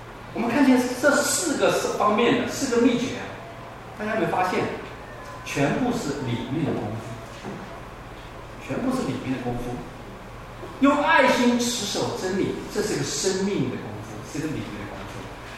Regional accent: China; 求人不如求己，对不对？这是我们中国人的话。

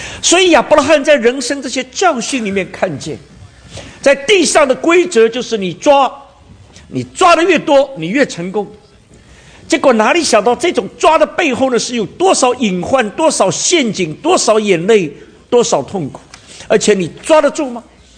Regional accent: China; 我们华人、我们中国人呢，用词用的真不错。

